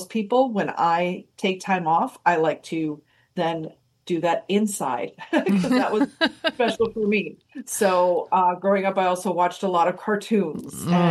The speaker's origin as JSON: {"language": "English", "town": "Peshtigo", "region": "Wisconsin", "country": "United States", "tie": "born or raised there", "said": "I grew up, the town is Peshtigo."}